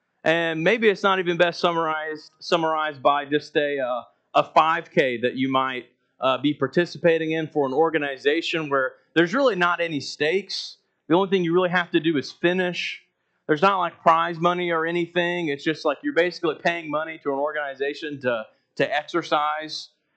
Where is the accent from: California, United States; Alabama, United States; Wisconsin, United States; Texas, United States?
Alabama, United States; is because I grew up in Mobile Bay